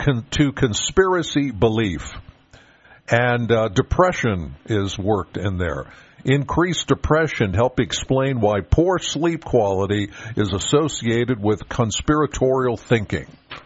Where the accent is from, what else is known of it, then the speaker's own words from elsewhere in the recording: Pennsylvania, United States; I grew up primarily in York County, which is not too far from Lebanon. And, yeah, that's how we pronounced it, Lebanon bologna.